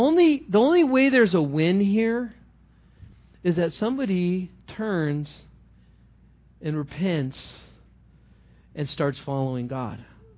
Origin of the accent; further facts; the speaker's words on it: Los Angeles, California, United States; You know, I grew up in Los Angeles area, and there, you know, I didn't live in South Central LA, but I live like 20 miles east of Los Angeles.